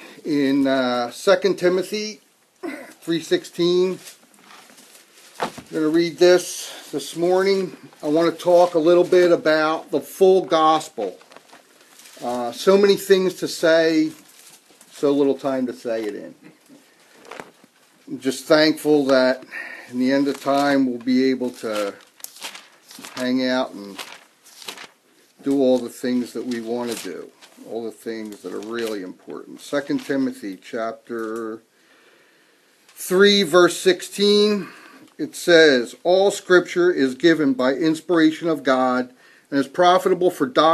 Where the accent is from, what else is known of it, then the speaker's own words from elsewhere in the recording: New Jersey, United States; This morning, I come from New Jersey.